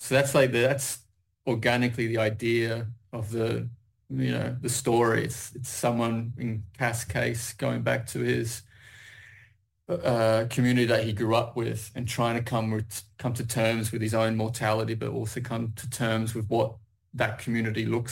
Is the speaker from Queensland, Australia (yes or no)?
yes; Logan, Queensland, Australia; also born or lived in United Kingdom; Like primarily, I grew up in Logan, very working class community. And then I left and spent some time in the UK.